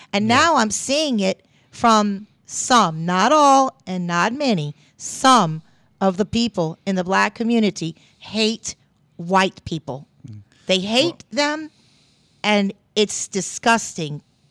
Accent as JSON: {"language": "English", "town": "New Orleans", "region": "Louisiana", "country": "United States", "tie": "born or raised there", "also_born_or_lived": "Central America", "first_language": "Spanish", "second_language": "English", "said": "I never realized, you know, I grew up here in New Orleans, and this is a melting pot of different cultures and races. My mother is from Guatemala. My first speaking language is Spanish. I lived in Central America until I was almost 5 years old."}